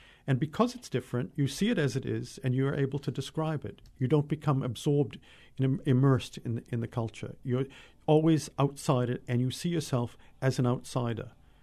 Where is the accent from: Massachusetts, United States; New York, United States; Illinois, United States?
Massachusetts, United States; Cape Cod; in the summer, I live, in where I grew up, Cape Cod, Massachusetts, and where I love it.